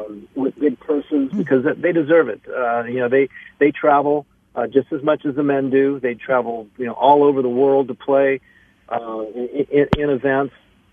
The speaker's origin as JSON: {"language": "English", "region": "California", "country": "United States", "tie": "born or raised there", "also_born_or_lived": "Ohio", "said": "I was born in Ohio, but I was, raised in California."}